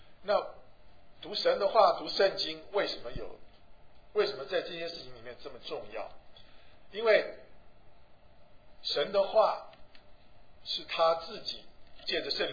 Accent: China; 因为我们中国人翻译成真理这两个字

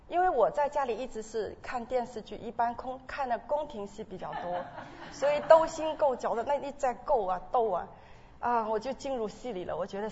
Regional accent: Zhoushan, Zhejiang, China; moved away as an adult; now in Shanghai, China; 我觉得可能也是因为我们老家，因为我是舟山的老家，所以都是觉得好像

